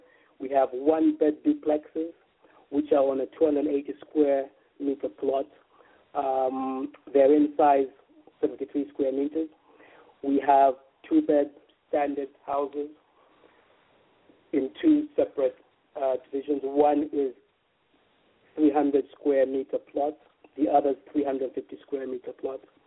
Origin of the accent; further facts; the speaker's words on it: Lusaka, Lusaka Province, Zambia; I grew up in Roma. So going back to Zambia and visiting this area, you know, it makes me feel quite proud of having grown up in the area.